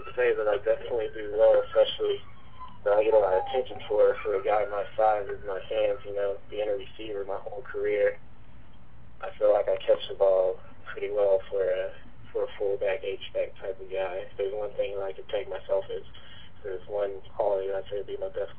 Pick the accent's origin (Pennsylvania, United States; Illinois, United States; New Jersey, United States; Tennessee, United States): Tennessee, United States; Nashville; born there; I was born in Nashville, so the Titans are close to my heart